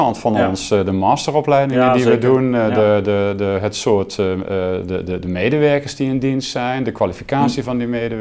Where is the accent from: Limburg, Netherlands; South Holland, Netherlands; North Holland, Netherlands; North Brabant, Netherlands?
Limburg, Netherlands; accent: Limburgish; Ik kom uit Zuid-Limburg en wij praten plat Limburgs thuis.